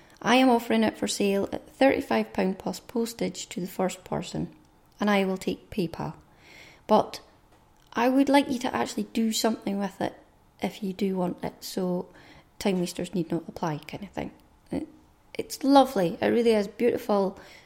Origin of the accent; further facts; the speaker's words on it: Scotland, United Kingdom; she loves all things Scottish, I am Scottish.